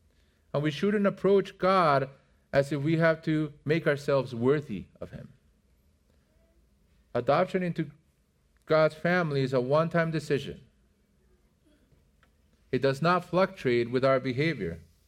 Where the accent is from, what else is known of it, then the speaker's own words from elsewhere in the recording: Mexico; I grew up in Mexico. So there's a lot of Catholics that I interacted